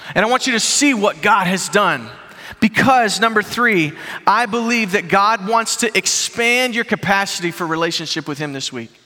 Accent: Chicago, Illinois, United States; I grew up in Chicago. My dad was a Baptist preacher.

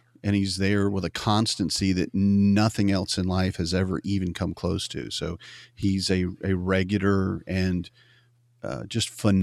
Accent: Atlanta, Georgia, United States; I'm a stay-at-home dad. I've got four kids, ages 10 to 2.5. I'm from Atlanta, Georgia, lived in Georgia basically my entire life.

